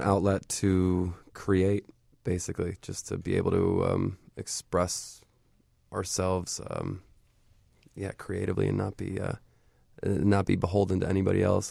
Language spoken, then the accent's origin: English; Libertyville, Illinois, United States; I am originally from the north suburbs, Libertyville.